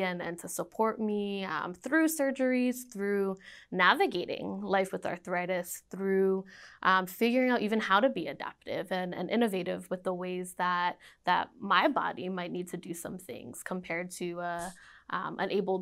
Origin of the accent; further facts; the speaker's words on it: Boston, Massachusetts, United States; this is of my own experience growing up in Boston.